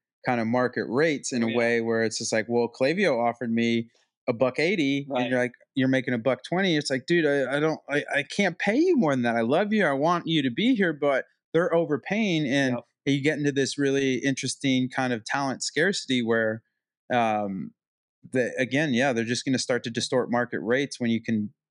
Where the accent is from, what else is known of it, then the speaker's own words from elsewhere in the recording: Indianapolis, Indiana, United States; It's Indianapolis. It's my hometown.